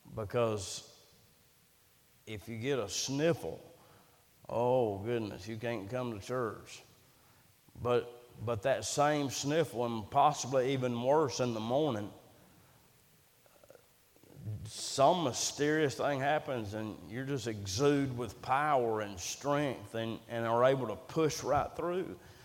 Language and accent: English; United States; Now, I love America. I'm an American. I absolutely love this country.